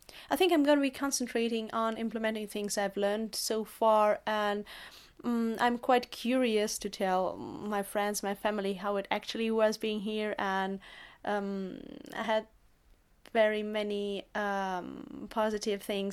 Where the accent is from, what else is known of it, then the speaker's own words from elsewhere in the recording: Uzbekistan; English is a second language; now in Germany; even if we, in my country, I come from Uzbekistan, even if we like football very much, we don't have these flags on the streets